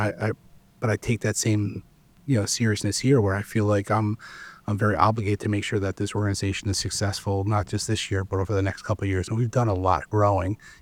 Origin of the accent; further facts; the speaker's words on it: Rensselaer, United States; I started volunteering at a senior center in my hometown in Rensselaer